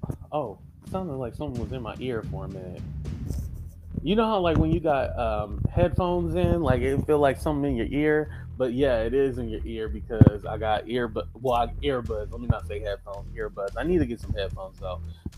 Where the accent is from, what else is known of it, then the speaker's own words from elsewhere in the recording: Oakland, California, United States; Let me start in the Bay Area in my hometown of Oakland, California, Oaktown.